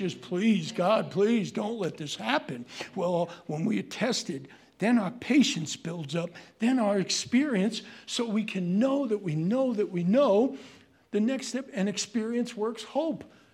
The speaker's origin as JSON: {"language": "English", "region": "New York", "country": "United States", "said": "I'm a New Yorker"}